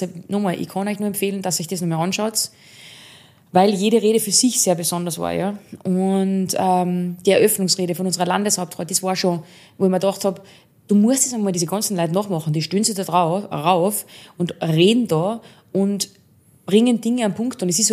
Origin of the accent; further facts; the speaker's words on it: Salzburg, Austria; Ich bin aus Salzburg, und wenn wir die Salzburger nicht verstehen, dann haben wir ein Problem.